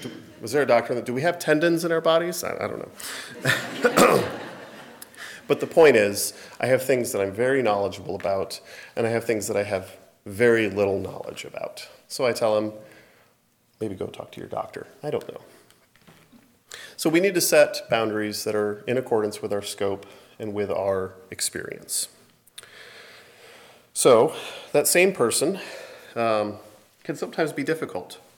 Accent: Middlefield, Ohio, United States; I know in Middlefield, Ohio, which I'm from Middlefield, I think I failed to say that last night, which is about an hour outside of Cleveland

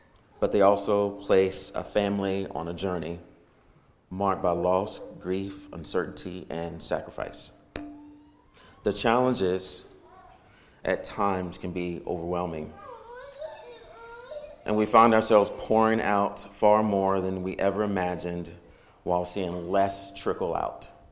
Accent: Culpeper, Virginia, United States; I'm from Culpeper, Virginia.

